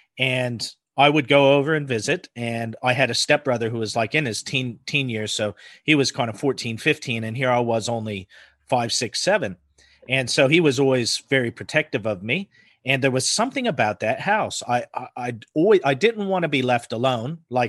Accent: Idaho, United States; I grew up in Northern Idaho, so we always had plenty of guns.

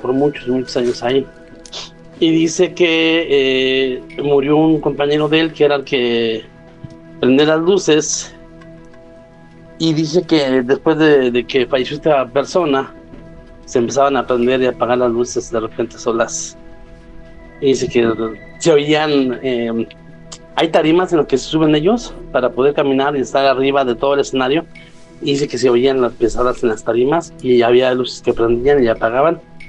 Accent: Mexico City, Mexico; Yo soy de Ciudad de México.

